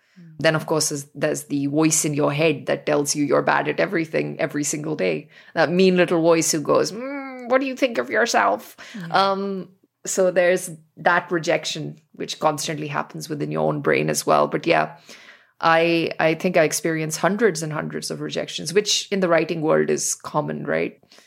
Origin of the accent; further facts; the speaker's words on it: New Delhi, Delhi, India; For me, it was growing up in New Delhi.